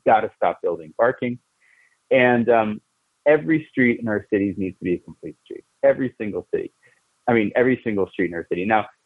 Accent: Washington, District of Columbia, United States; my hometown here of Washington, D.C.

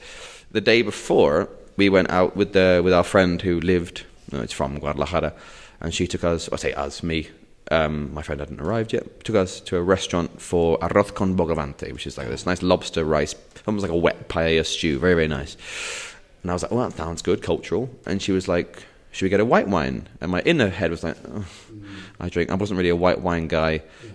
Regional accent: England, United Kingdom; now in Spain; as an Englishman

